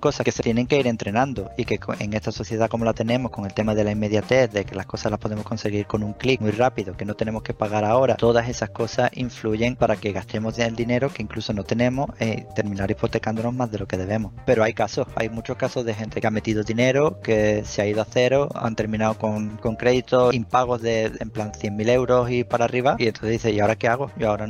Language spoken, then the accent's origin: Spanish; Cádiz, Andalusia, Spain; yo soy una persona normal y corriente de Cádiz. Yo nací en Cádiz, me crié por allí, por el sur y tal y cual